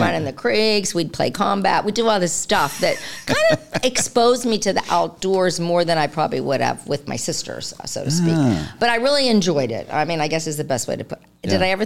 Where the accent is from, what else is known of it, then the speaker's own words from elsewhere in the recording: Pennsylvania, United States; because I grew up in Western PA.